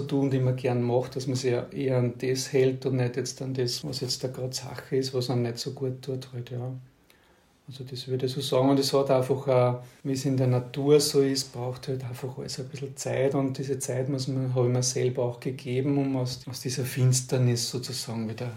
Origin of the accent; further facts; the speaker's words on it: St. Pölten, Lower Austria, Austria; born there; Also ich bin gebürtiger St. Pöltener. 1968 habe ich das Licht des Lebens erblickt und lebe jetzt wieder in St. Pölten.